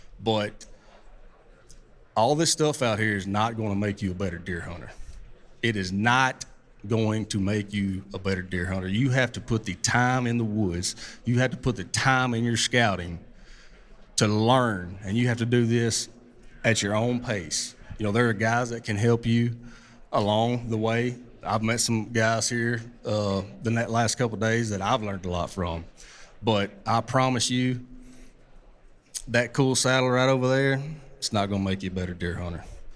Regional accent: Southeast, United States; I'm from the Southeast. I hunt 4 or 5 major WMAs I really like to hunt, and then we also hunt a little private ground down there.

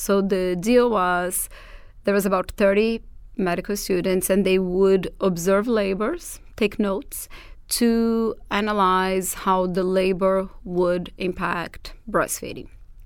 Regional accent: Portugal; accent: Portuguese; English is a second language; not necessarily because they fell in love with my Portuguese accent.

